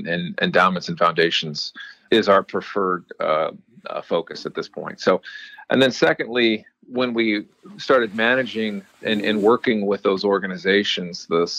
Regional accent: Fort Wayne, Indiana, United States; So I grew up in Fort Wayne. I'm a native Hoosier.

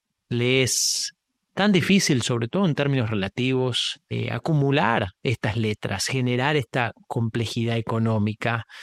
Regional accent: Argentina; No me quites como argentino la ilusión de los árboles de empanada aún.

